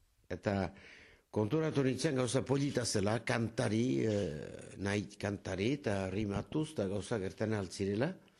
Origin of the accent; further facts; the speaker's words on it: Saint-Jean-Pied-de-Port, Nouvelle-Aquitaine, France; Nere aurtzaroa ne jatsu garazin sortu naiz.